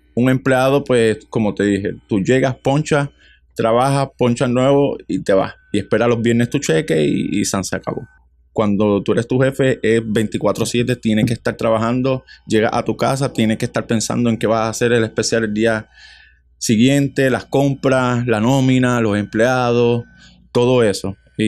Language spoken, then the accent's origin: Spanish; Puerto Rico; siempre con las ganas de volver a Puerto Rico, volver a mi tierra, volver y poder crear lo que hoy día es